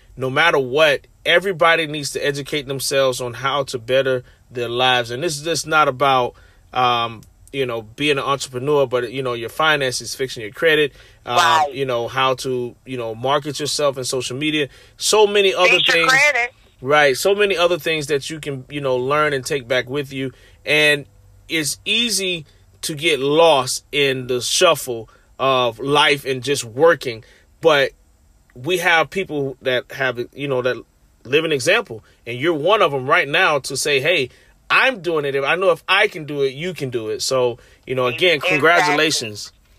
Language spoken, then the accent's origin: English; Orlando, Florida, United States; in Orlando, Florida. That's my hometown.